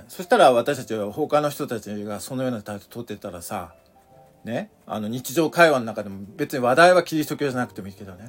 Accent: Hokkaido, Japan; まあ私もね北海道出身ですもんね

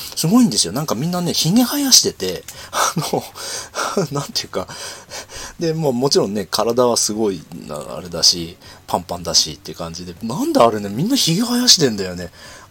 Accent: Tokyo, Japan; これ、東京都、僕は東京都の出身 なので、80年代はですね、そうでしたよ。

